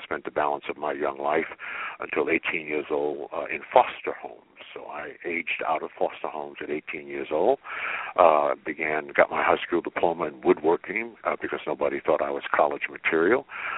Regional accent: Brooklyn, New York, United States; born there; Yeah, I was born in Brooklyn, New York, one of 11 children, 8 boys and 3 girls.

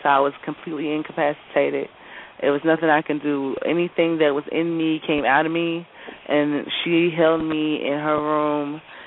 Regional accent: North Carolina, United States; I am from North Carolina.

